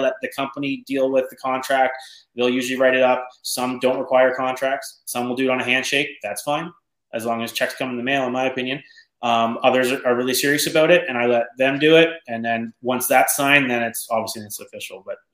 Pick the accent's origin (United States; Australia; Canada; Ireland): Canada; I'm from Canada